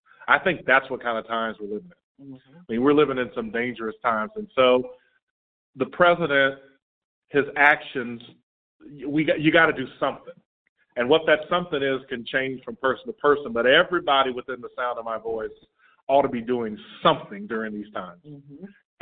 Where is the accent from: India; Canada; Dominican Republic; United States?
United States; Tallahassee, Florida; also born or lived in Jacksonville, Florida; So like I said, I was born in Jacksonville, but we moved to Tallahassee when I was very young. And so I grew up in Tallahassee, and I went to public school in Tallahassee.